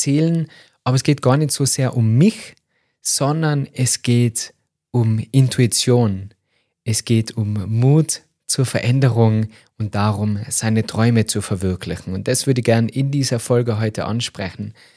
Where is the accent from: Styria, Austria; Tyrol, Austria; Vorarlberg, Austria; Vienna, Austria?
Tyrol, Austria; Muss jetzt als Tiroler ganz leise flüstern, dass ich Skifahren und Snowboarden nicht so gern mag.